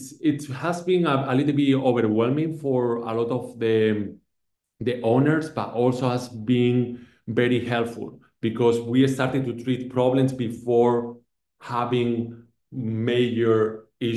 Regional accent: Spain; English is a second language; now in Los Angeles, United States; I am not from Los Angeles. I am from Spain, from Europe, and everyone has been so welcome to me in this city

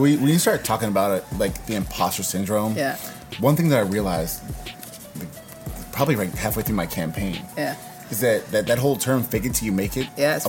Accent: Washington, District of Columbia, United States; born there; So I was born in Southeast DC

